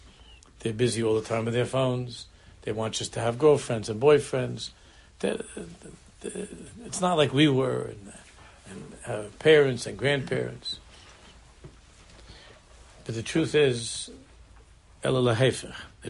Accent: United States; I'm American, and that's my language.

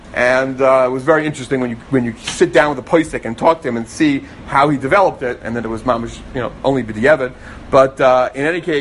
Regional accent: New York, United States; also born or lived in New Jersey; We're from New York and New Jersey. Nobody ever opens doors.

